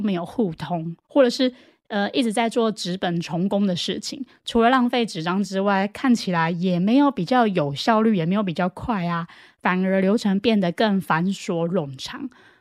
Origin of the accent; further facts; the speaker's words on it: Taiwan; 我也很感恩我是台湾人